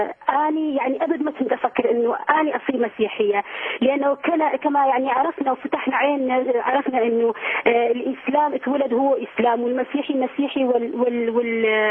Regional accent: Iraq; أنا كردية من شمال العراق.

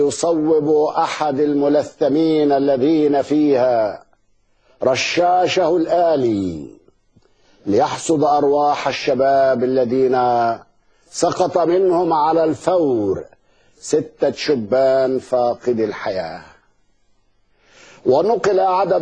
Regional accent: Egypt; التي تجتاح بلادنا مصر

